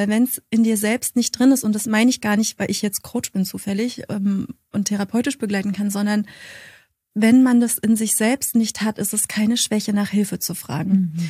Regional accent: Berlin, Germany; ich komme ja aus Berlin, und es war für mich ganz schwer rauszuziehen.

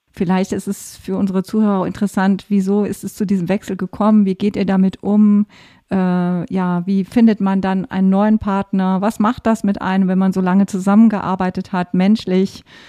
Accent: Mönchengladbach, North Rhine-Westphalia, Germany; weil du ja auch gebürtig aus Mönchengladbach kommst, so wie ich auch.

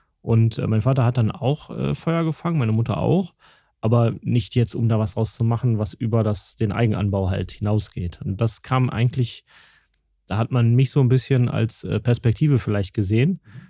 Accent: Düsseldorf, North Rhine-Westphalia, Germany; born there; Also ich bin geboren in Düsseldorf.

